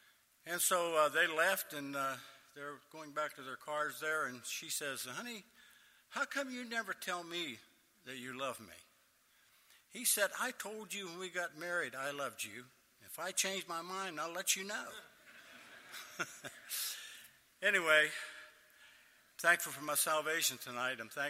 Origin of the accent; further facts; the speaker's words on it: Pennsylvania, United States; And we're from Pennsylvania, and we have no desire to go back.